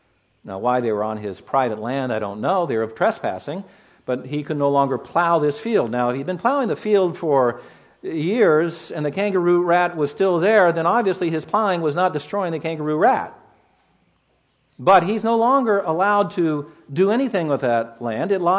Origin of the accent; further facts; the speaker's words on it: California, United States; Most of you know my home state is California. I say that with shame.